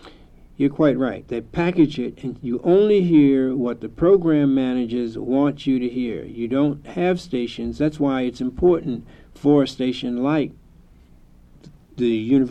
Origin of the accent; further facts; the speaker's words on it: Boston, Massachusetts, United States; now in New York, United States; who used to come on Friday nights and Saturday nights here in New York. I'm from Boston.